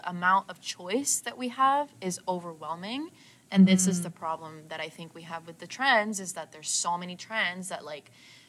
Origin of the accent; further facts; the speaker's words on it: Colombia; moved away; I'm originally from Colombia, like South America, Colombia.